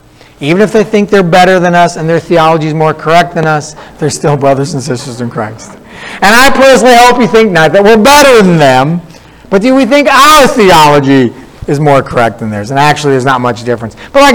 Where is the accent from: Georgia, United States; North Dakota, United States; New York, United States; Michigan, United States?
North Dakota, United States; I grew up in North Dakota where the Lutherans dominate.